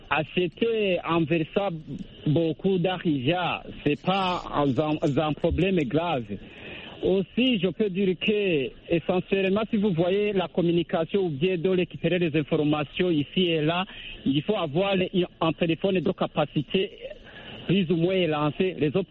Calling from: Burundi; Mais si je vois ici chez nous au Burundi, vraiment, c'est autre chose.

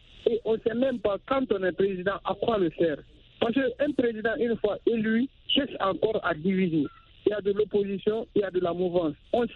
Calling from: Guinea; Et moi, particulièrement, chez moi, en Guinée

